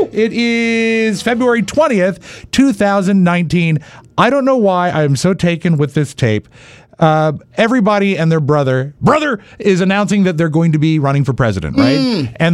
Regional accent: Washington, District of Columbia, United States; Well, I just love when news comes out of Washington, D.C., my hometown.

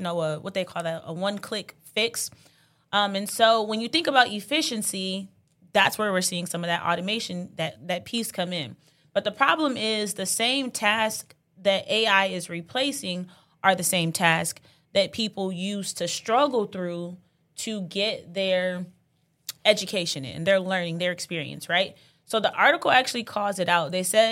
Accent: Ohio, United States; I'm from Ohio.

